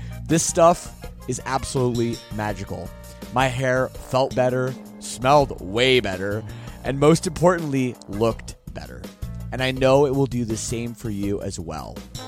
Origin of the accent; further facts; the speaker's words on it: Canada; see, I'm Canadian, and we say some weird things.